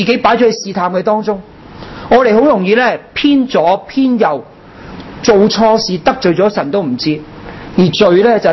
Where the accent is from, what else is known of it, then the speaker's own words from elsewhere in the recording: China; 我们中国人有孙子兵法，他们没有